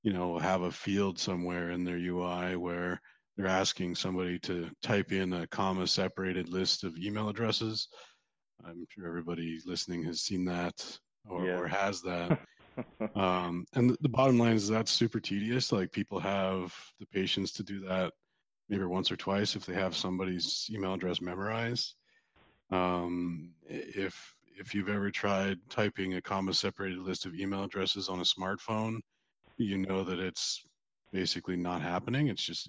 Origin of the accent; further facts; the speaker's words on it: Calgary, Alberta, Canada; So I'm obviously originally from Calgary.